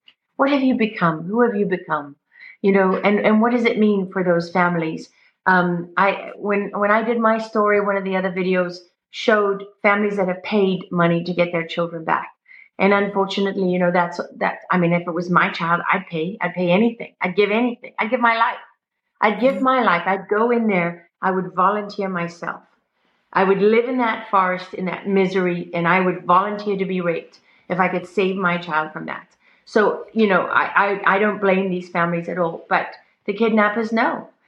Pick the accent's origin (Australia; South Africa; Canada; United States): South Africa; born there; I'm an African. I was born in South Africa. Now, people don't like me to say that because I'm white. And oh, no, you're not allowed to say that as a white person. But my mother and father were born in South Africa